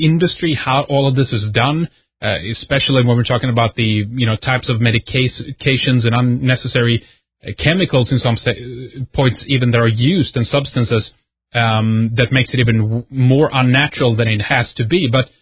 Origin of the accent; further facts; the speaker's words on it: Sweden; from Sweden